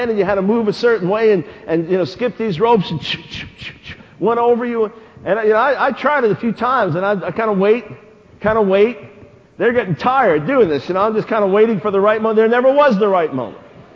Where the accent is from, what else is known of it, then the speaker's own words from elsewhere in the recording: New York City, New York, United States; born there; I was born in New York City, and in the streets of the city, you could see the girls would play this jump rope game.